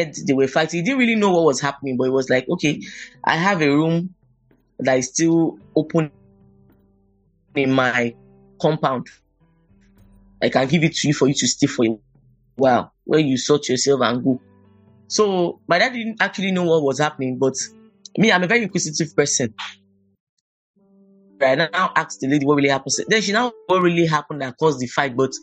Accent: Lagos, Nigeria; I'm from Lagos State. I also did my childhood in Shomolu Bariga.

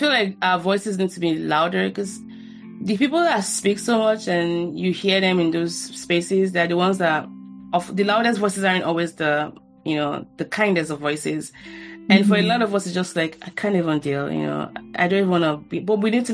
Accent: Nigeria; moved away as an adult; now in United States; So I'm Nigerian born. Mm-hmm. I grew up in Nigeria. I moved to the U.S. 14 years ago for grad school, mm-hmm. and I just stayed back.

